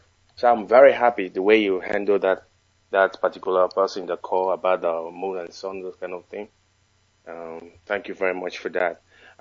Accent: Imo, Nigeria; also born or lived in Warri / Onitsha; I'm not from Anambra State, I'm from Imo State, Wangale.

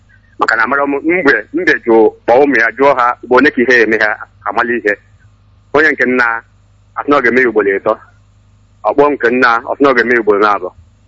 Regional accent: Iseluku, Delta, Nigeria; now in Mpo, Nigeria; I'm calling you from Mpo now, but I'm from Iseluku in Delta State.

